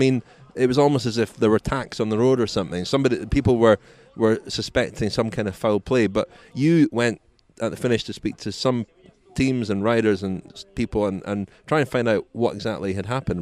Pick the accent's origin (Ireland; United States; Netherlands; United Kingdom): United Kingdom; Scotland; I'm from Scotland